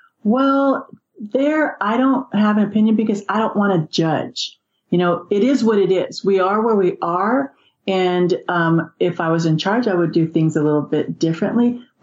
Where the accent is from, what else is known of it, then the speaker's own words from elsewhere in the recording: the South, United States; You know, I come from South, I have a master's in counseling